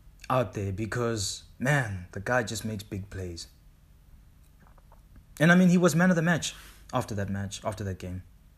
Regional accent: South Africa; And, you know, as a South African, you become so proud when you watch you know, South African players just dominate a league.

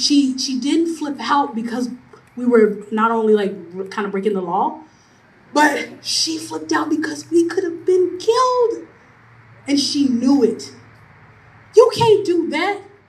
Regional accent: North Carolina, United States; I'm from North Carolina, so people come to visit.

